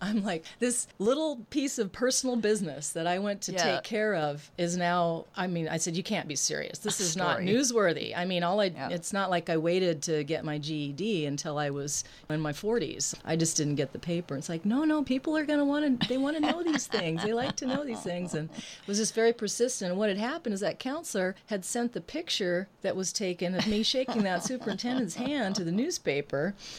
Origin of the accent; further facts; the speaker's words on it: Montana, United States; also born or lived in Hawaii; with my growing up in Montana and Hawaii, I was always a minority where I went to school, being on the Indian reservation, and then with that whole melting pot on the islands of Hawaiian and Japanese and Filipino and Portuguese.